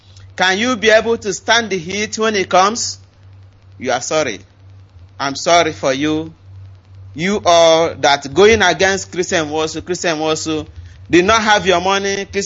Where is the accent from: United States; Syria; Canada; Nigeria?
Nigeria; Imo; I'm from Imo State in Okigwe local government, Isoko community.